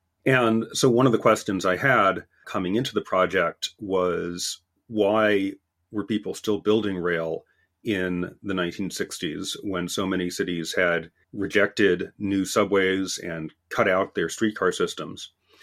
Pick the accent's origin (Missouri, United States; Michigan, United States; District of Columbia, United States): District of Columbia, United States; Washington; also born or lived in New York City, United States; The book grew out of my own experience in growing up in Washington. I had grown up the first part of my childhood in New York City, where there seemed to be a subway on every corner